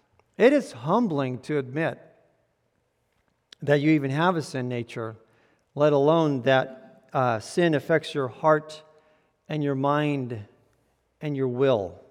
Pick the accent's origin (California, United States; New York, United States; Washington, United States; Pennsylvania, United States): California, United States; San Diego; We grew up in Southern California, mostly in the San Diego area, so it wasn't that hard for us to get to the San Diego Zoo.